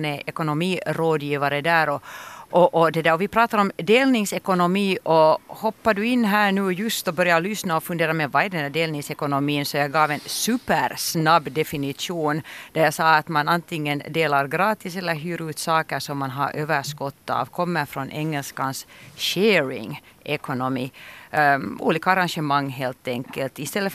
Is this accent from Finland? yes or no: yes; Bromarv, Uusimaa, Finland; när tv kom till min by där jag är uppvuxen och där jag bor fortfarande i Bromar